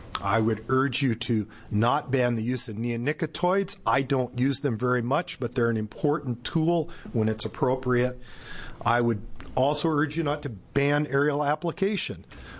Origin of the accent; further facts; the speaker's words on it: Mount Angel, Oregon, United States; I'm a farmer from the Mount Angel area.